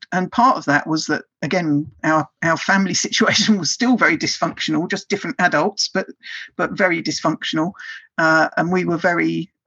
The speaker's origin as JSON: {"language": "English", "region": "London", "country": "United Kingdom", "tie": "born or raised there", "said": "And the estate where we lived was, I was among people that were from slum clearance from the East End of London. And I then moved to a very smart area where my accent was wrong."}